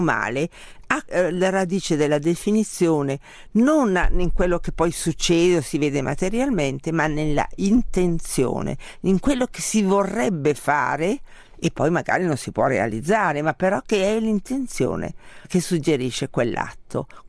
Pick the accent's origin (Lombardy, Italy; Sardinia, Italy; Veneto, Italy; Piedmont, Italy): Lombardy, Italy; Milan; dato che io sono di Milano